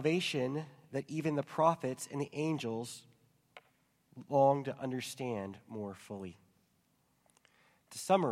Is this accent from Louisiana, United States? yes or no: yes; New Orleans, Louisiana, United States; we tend to think of saints as either the Navy SEALs of Christianity or the football team from my hometown of New Orleans.